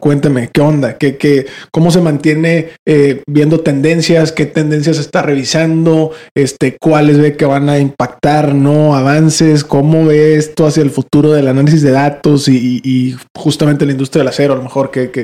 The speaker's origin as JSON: {"language": "Spanish", "town": "Monterrey", "region": "Nuevo León", "country": "Mexico", "said": "sobre todo para quienes somos acá de Monterrey, de Nuevo León, pero en México en general también"}